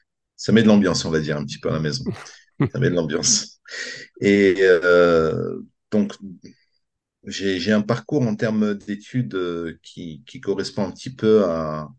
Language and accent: French; France; born there; je suis né en France, d'origine algérienne, berbère, donc kabyle plus particulièrement.